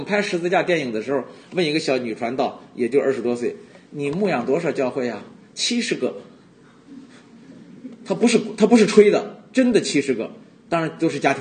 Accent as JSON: {"language": "Chinese", "country": "China", "tie": "born or raised there", "said": "就像那个庄稼，我在农村长大的，庄稼到了该收的时候不收，几天就烂，抢收抢种，是不是这样？抢收庄稼，中国大陆真的这样。"}